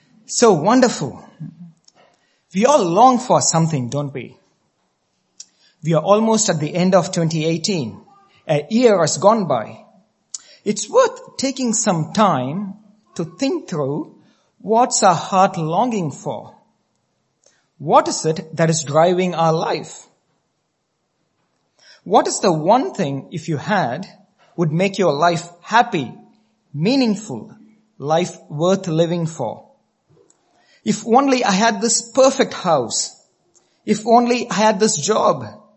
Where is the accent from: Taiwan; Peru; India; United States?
India; moved away as an adult; now in Australia; Growing up in India, I always longed to stand out from the rest of the people.